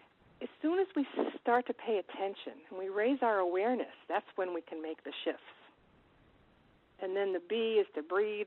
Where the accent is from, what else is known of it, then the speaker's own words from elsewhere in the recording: Lordship, Connecticut, United States; I used to hold health camp when I was a little girl at the beach in Connecticut, and I grew up in Lordship.